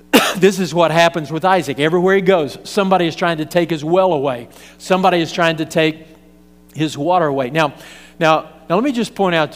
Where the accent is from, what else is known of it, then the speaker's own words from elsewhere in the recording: Texas, United States; You know, when you come from a dry place, you never wish or pray that it would stop raining. I grew up out in West Texas, and you really can't appreciate that.